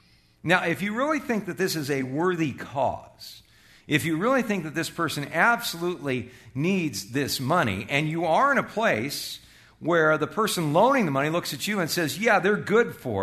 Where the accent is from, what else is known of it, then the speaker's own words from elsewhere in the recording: California, United States; moved away as an adult; now in Arizona, United States; when I came here from California in 1978, as an out-of-state student at the U